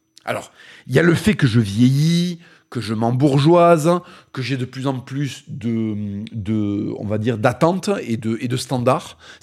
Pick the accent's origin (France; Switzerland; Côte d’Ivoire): France; j'ai grandi en France, j'ai visité la France